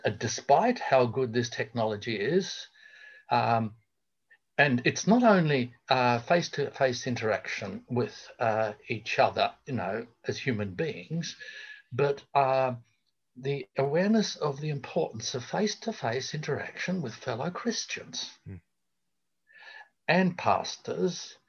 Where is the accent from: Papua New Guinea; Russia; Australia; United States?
Australia; But I'm also coming from Australia